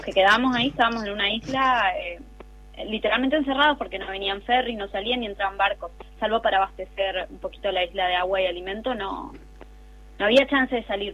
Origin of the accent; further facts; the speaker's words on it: Argentina; como ciudadanos argentinos